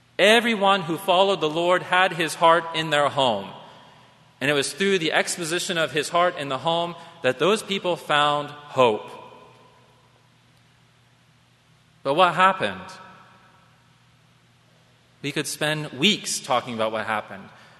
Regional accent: Columbus, Ohio, United States; I'm from Columbus, Ohio.

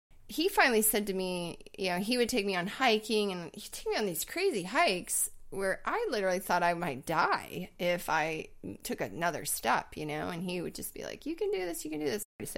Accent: Bozeman, Montana, United States; I grew up in Bozeman, Montana, which has some of the most epic skiing in the world

